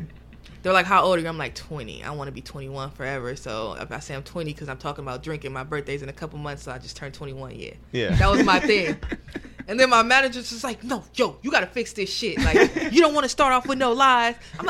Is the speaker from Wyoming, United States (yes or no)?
no; Oakland, California, United States; born there; I was born in Oakland.